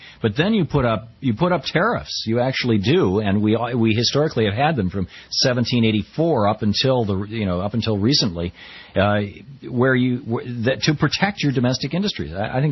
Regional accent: Michigan, United States; Yeah, I grew up in Michigan. Yep.

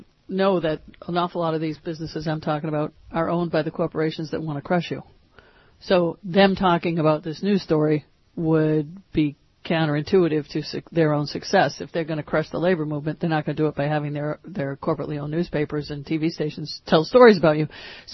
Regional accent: East Coast, United States; Now, I, granted, I'm from the East Coast, but I, for a living, for the last 25 or 30 years, I have read the news.

